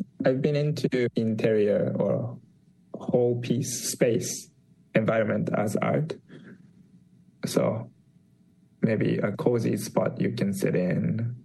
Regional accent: Japan; I'm from Japan, and I love promoting Japanese culture.

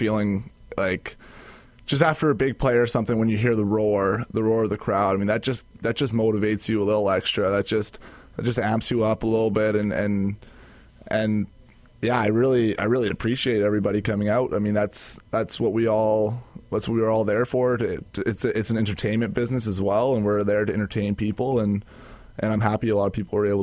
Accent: Calgary, Alberta, Canada; I'm from Calgary, and he played on the Calgary Colts

